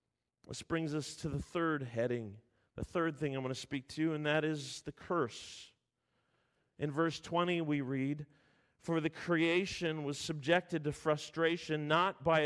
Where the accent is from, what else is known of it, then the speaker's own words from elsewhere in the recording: Ontario, Canada; I grew up in Southern Ontario as one of four boys. We had family in BC, and numerous times over the years, we made trips from Southern Ontario to BC.